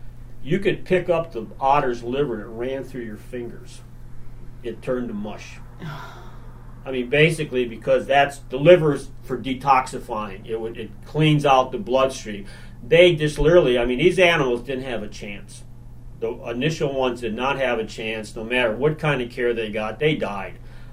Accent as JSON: {"language": "English", "region": "Indiana", "country": "United States", "said": "that I'm from Indiana. I don't even know what an ocean looks like."}